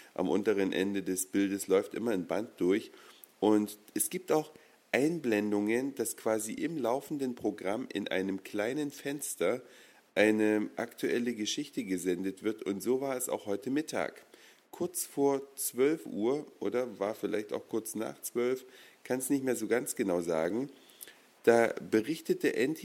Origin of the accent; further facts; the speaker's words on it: Germany; Ich bin ja in der DDR aufgewachsen